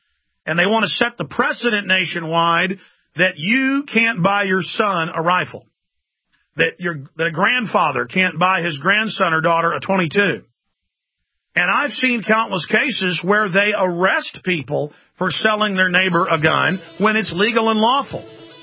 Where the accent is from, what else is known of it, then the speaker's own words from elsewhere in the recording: Dallas, Texas, United States; now in Austin, United States; I'm from Dallas, Texas. And I love Texas, but I love Austin.